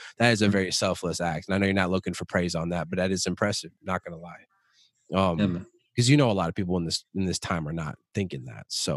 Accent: Minneapolis, Minnesota, United States; I used to be homeless growing up in North Minneapolis, man, like in a box type shit with my mom.

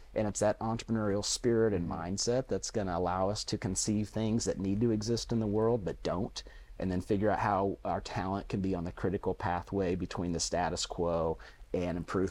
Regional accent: Plano, Texas, United States; On a personal level, I grew up in Plano, so it was really nice to get back to Texas.

